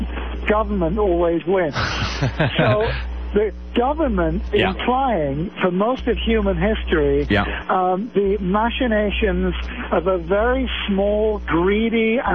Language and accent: English; England, United Kingdom; And, you know, being English, I know all about divide and rule.